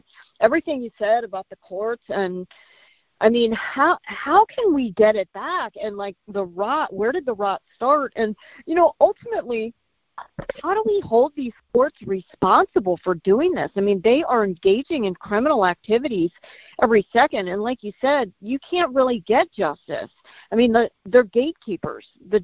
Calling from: California, United States; I'm from California

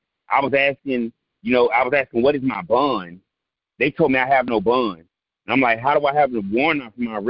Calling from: Houston, Texas, United States; My state is Texas. I'm from Houston.

